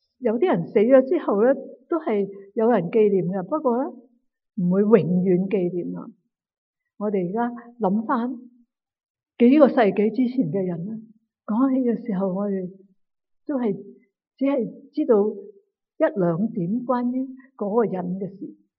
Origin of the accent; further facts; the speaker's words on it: Guangdong, China; accent: Cantonese; 咁我哋广东话系成日讲有咩着数